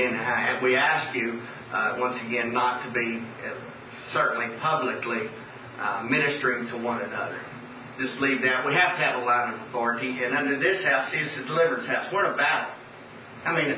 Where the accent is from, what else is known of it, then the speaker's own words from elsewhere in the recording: Texas, United States; And we cast demons out until I'm from Texas, so until the cows come home.